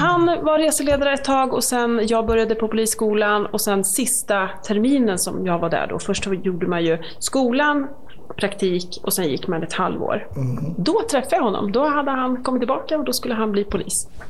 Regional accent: Malmköping, Södermanland, Sweden; Jag är uppvuxen i Malmköping. Så det är ju Sörmland.

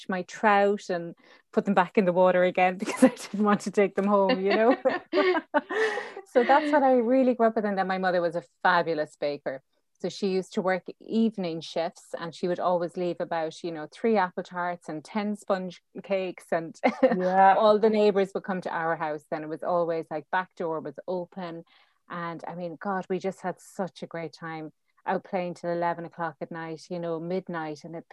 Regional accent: Swinford, Connacht, Ireland; I'm the eldest actually of five children. So my I suppose I grew up in Swinford, which is a very, very small town. My father was a secondary school teacher there.

